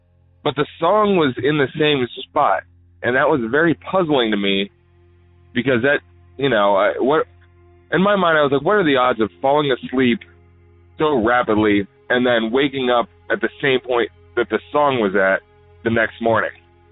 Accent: Ohio, United States; Hey Derek … I'm from Ohio

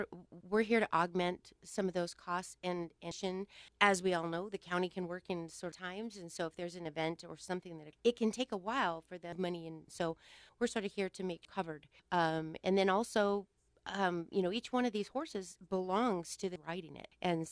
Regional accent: Reno, Nevada, United States; And ranchers and yeah, dairy people, and yeah, I grew up in South Reno, so that was all my friends.

